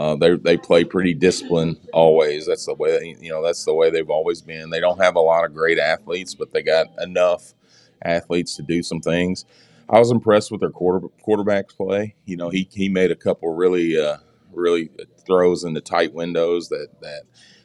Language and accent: English; Kentucky, United States; I'm from Graves County, so me and him have known each other ever since he came to Graves.